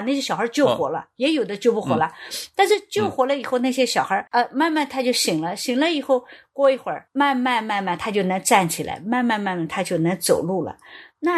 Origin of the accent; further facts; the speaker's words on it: Yangtze River area, China; 我从小在那长江边长大